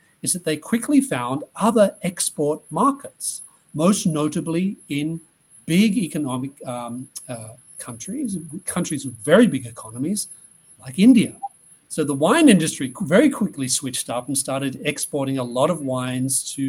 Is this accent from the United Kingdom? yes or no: no; Australia; born there; I was born in Australia and I go back there relatively frequently.